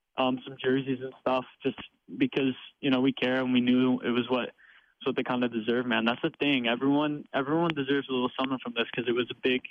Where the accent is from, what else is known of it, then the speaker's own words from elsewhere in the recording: Illinois, United States; I'm from north of Chicago.